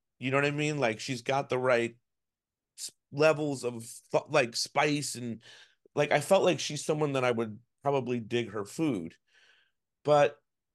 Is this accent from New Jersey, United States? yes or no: yes; New Jersey, United States; she's a Jersey girl and I'm originally from Jersey. I'm not there anymore.